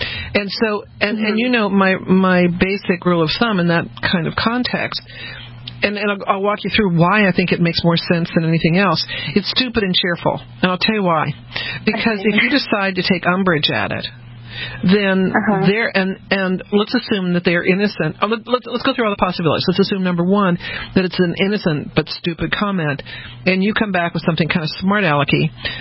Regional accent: Denver, Colorado, United States; also born or lived in New Orleans / Texas; I was born in New Orleans, grew up in Denver, went to school in Texas.

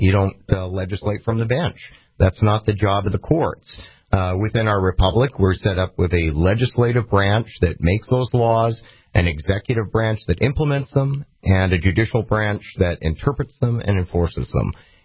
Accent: Canada; now in United States; I came to this country from Canada originally.

